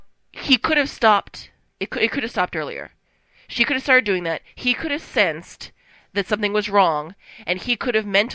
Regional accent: United States; I know, that doesn't speak very highly of me, I'm an American, so what can I say?

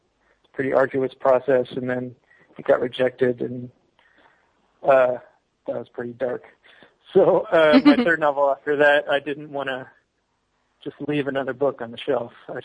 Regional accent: Los Angeles, California, United States; I grew up in Los Angeles.

